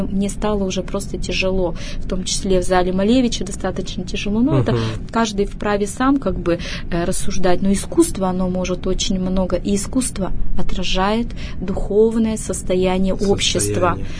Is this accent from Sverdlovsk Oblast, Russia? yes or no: yes; Yekaterinburg, Sverdlovsk Oblast, Russia; Я сама екатеринбурженка, родилась в нем